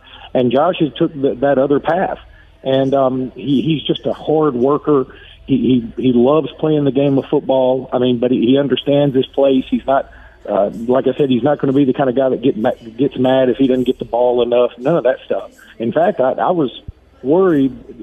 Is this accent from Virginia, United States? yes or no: no; Alabama, United States; He's from Montgomery, which isn't far from my hometown.